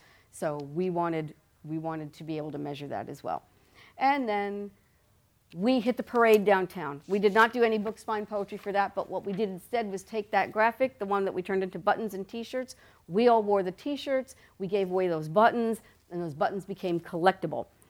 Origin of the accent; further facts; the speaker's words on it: New York, United States; which we were expecting, and I am from New York